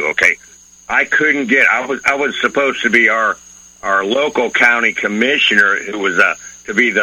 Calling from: Pennsylvania, United States; from Pennsylvania.

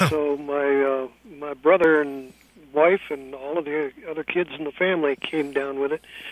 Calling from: San Francisco, California, United States; I'm calling you from San Francisco, where we have not lost but one person, I believe, in the last month.

